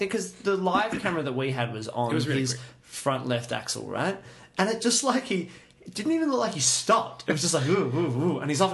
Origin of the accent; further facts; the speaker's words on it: United States; this is an affectation. I'm American.